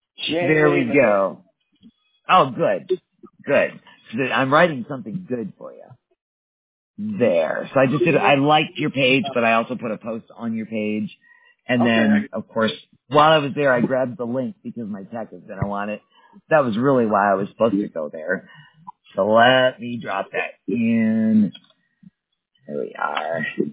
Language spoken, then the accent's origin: English; Wisconsin, United States; Yeah, I grew up in Wisconsin, by the way.